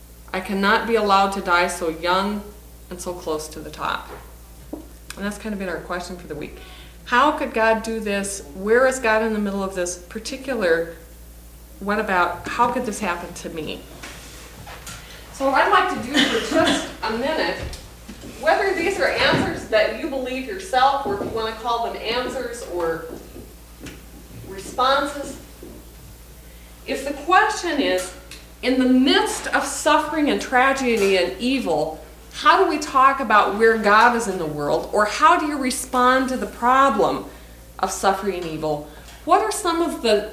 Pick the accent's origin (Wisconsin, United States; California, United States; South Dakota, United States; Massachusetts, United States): South Dakota, United States; Sioux Falls; I'm from Sioux Falls, South Dakota. I teach at Augustana College, primarily in the area of theology, occasionally philosophy.